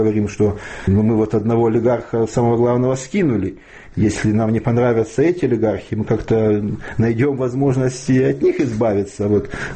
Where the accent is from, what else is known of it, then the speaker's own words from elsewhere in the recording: Kharkiv Oblast, Ukraine; Мы все из Харьковской области были.